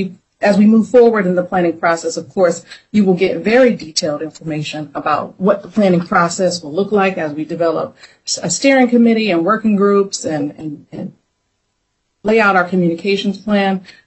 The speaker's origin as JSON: {"language": "English", "region": "Pennsylvania", "country": "United States", "tie": "born or raised there", "moved": "as an adult", "lives_now": "Washington, D.C., United States", "said": "Growing up in Pennsylvania, went to public high school, public university"}